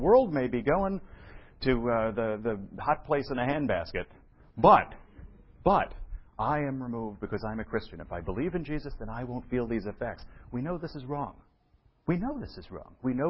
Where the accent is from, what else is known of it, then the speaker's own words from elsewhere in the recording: New York City, New York, United States; When I was a kid, growing up in New York, it was fun because Chinatown.